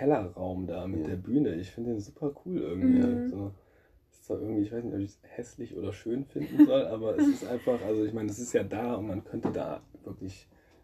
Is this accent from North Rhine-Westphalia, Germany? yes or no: yes; Jüchen, North Rhine-Westphalia, Germany; Also ich bin in Jüchen aufgewachsen, das ist so ein kleines Dorf, 20 Minuten von Mönchengladbach. Und habe auch ein paar Jahre in Gladbach gewohnt